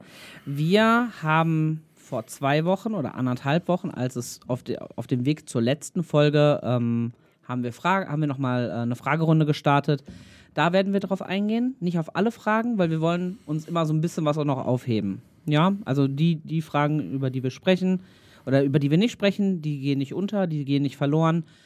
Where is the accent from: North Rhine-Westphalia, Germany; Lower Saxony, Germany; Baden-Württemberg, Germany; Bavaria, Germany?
North Rhine-Westphalia, Germany; Bielefeld; als Bielefelder